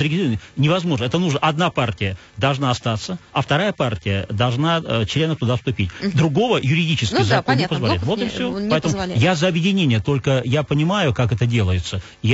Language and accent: Russian; Saint Petersburg, Russia; оба раза это был Петербург, мой родной город.